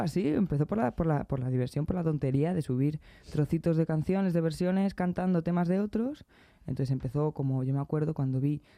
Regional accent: Madrid, Community of Madrid, Spain; O sea, yo soy de Madrid

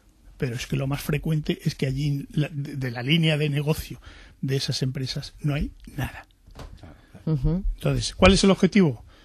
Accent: Spain; yo hablo como español, uh-huh, ¿no? Como ciudadano español

